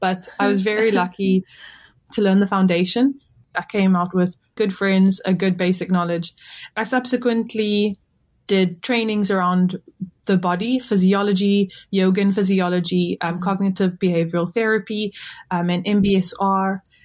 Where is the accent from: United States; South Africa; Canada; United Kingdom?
South Africa; I'm Indian South African, which essentially just means that we were born in South Africa. We've been in South Africa for upwards of four generations.